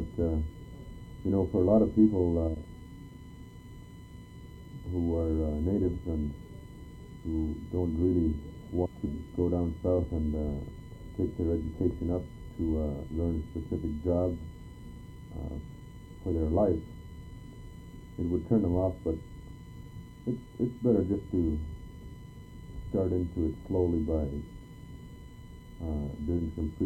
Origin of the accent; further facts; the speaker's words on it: Holman, Northwest Territories, Canada; My hometown is at Pullman Island, Northwest Territories in Victoria Island.